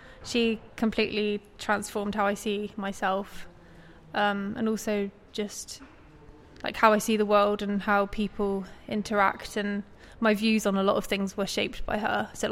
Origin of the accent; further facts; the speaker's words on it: South West England, United Kingdom; now in London, United Kingdom; No, I'm from Dorset, just studying in London.